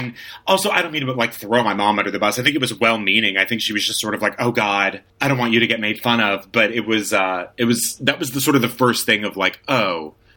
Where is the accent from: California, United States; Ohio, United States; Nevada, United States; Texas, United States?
Texas, United States; El Paso; I mean, I grew up in El Paso, Texas, which is a fairly, you know, it's a city for sure, but I grew up in a very, on the west side of town